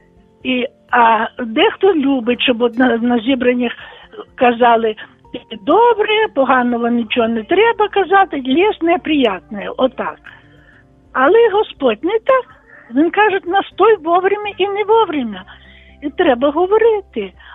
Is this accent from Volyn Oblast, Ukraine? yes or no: yes; Volyn Oblast, Ukraine; Я ж з Волині, і то з Полісся приїхав.